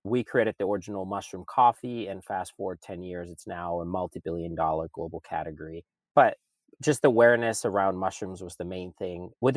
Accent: Finland; now in United States; And I'm originally from Finland

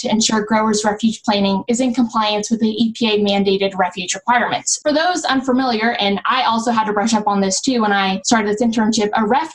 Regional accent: Indiana, United States; But I knew from growing up in Indiana that this was the place for economic development and Hoosier hospitality

